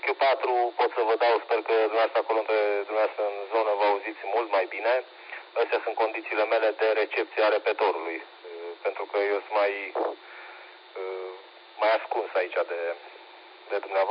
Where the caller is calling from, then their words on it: Brașov, Brașov County, Romania; Și cam astea sunt condițiile mele de aici, din locația, din Brașov. Cam aici, e spate Oșan, Bartolomeu, parte zona Bartolomeu.